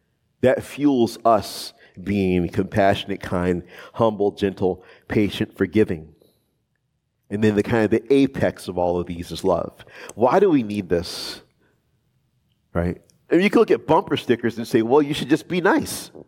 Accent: the South, United States; That community, I grew up in the South.

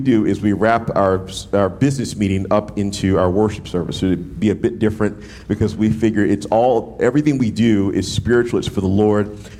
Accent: New Orleans, Louisiana, United States; also born or lived in Midwest; You know, I'm from New Orleans, did this stint in the Midwest for 11 years.

